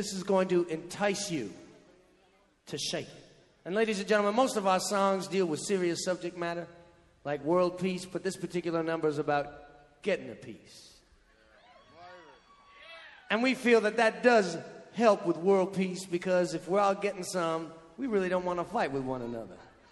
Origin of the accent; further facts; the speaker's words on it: Toronto, Ontario, Canada; I'm from Toronto, Canada. There's got to be at least one Canadian in the blues, huh?